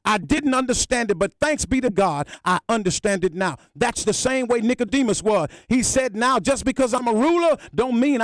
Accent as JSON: {"language": "English", "town": "Chicago", "region": "Illinois", "country": "United States", "tie": "born or raised there", "said": "I had been taught that I grew up in the Apostolic Church. I grew up in Chicago up under Bishop Poole and Matty B. Poole."}